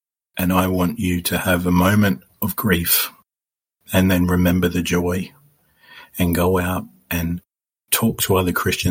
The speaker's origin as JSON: {"language": "English", "town": "Melbourne", "region": "Victoria", "country": "Australia", "said": "I'm from Melbourne, Australia."}